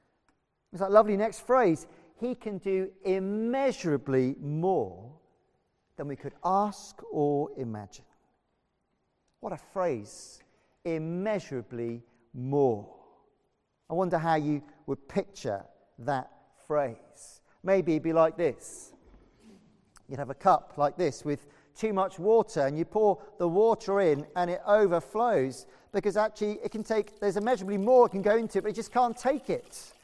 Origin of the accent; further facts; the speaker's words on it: Wales, United Kingdom; one of my afflictions as a Welshman is excessive superlatives and exaggeration.